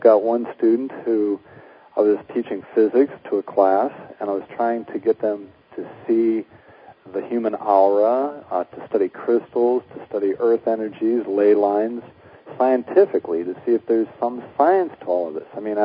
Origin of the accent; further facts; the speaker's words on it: United States; now in Czech Republic; no, I'm an American.